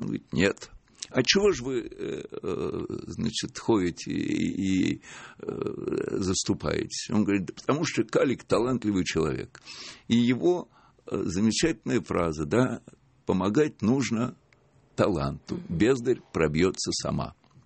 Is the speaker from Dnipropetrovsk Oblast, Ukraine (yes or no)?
no; Donetsk, Donetsk Oblast, Ukraine; я из Сталина приехал поступать